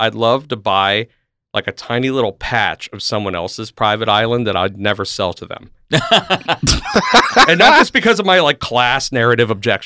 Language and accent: English; Pennsylvania, United States; Well, I mean, I'm from Central PA, so a lot of us, we go to Ocean City, Maryland.